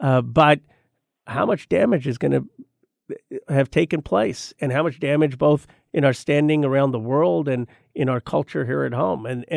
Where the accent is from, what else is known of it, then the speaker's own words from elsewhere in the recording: Philadelphia, Pennsylvania, United States; born there; I'm the son of immigrants. I was born in Philadelphia in 1976.